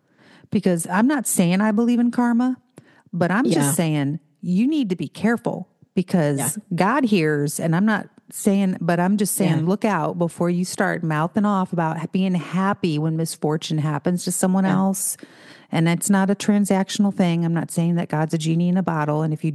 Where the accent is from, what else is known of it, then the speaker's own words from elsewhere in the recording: St. Louis, Missouri, United States; I've been born and raised in St. Louis, you know, county and U City, and then now out here more in the county a little bit.